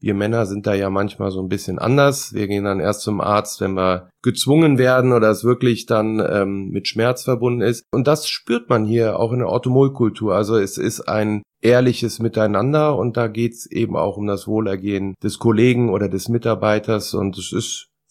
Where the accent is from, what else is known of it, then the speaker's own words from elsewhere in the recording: Langenfeld, North Rhine-Westphalia, Germany; Also ich bin hier in Langenfeld auch mit Tennis groß geworden.